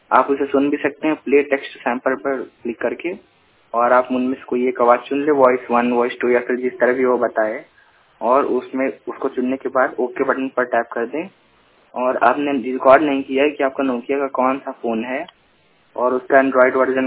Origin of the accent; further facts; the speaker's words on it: Hariharganj, India; और ये मैं यहीं फतेहपुर से हूँ, हरिहरगंज से